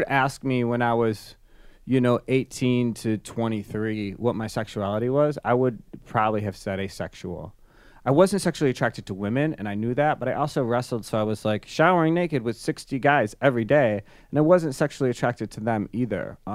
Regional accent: Wisconsin, United States; Sure. Yeah, so I grew up in Wisconsin. I was an athlete my whole life.

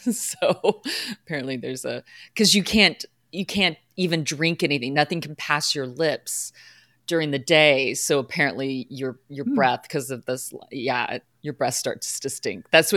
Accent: the South, United States; And also, I'm from the South, so I do say it more like Sutton

